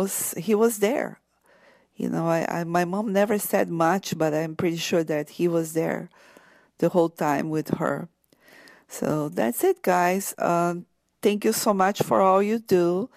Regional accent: Brazil; English is a second language; moved away as an adult; I am from Brazil. I'm Portuguese descendant, and that's why I have this accent. And even though I'm here for 25 years, I can't help it. I still have it.

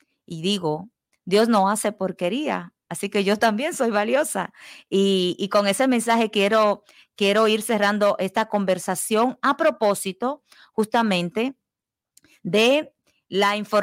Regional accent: Dominican Republic; moved away; also born or lived in Puerto Rico; yo vengo de República Dominicana y conozco historias en mi propio país, en Puerto Rico, donde estuve viviendo 17 años

